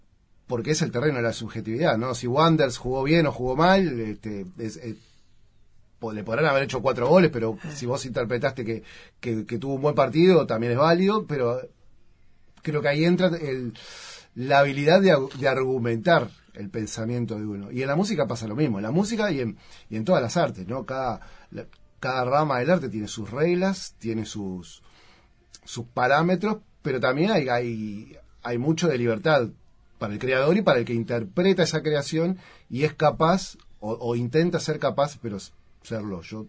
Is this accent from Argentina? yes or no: yes; Argentina; now in Uruguay; Y a esta hora decir que soy argentino es como un poco ridículo, porque hace más de 30 años que vivo en Uruguay.